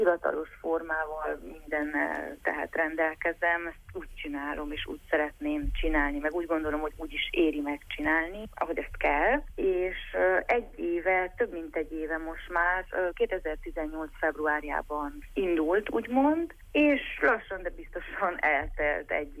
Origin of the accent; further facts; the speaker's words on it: Târgu Mureș, Mureș County, Romania; also born or lived in Acățari; Először is Marosvásárhelyi vagyok, Marosvásárhely mellett, Ákosfalván születtem, és még pontosabban Nyáráccentben edeki vagyok.